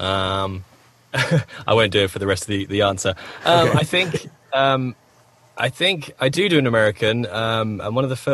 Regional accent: United Kingdom; accent: British; I think it's because the British accent, especially mine, which is very, very neutral as far as English goes, it gives you a neutral base plate.

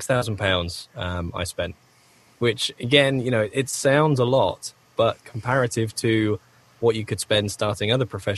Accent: United Kingdom; accent: British; I think it's because the British accent, especially mine, which is very, very neutral as far as English goes, it gives you a neutral base plate.

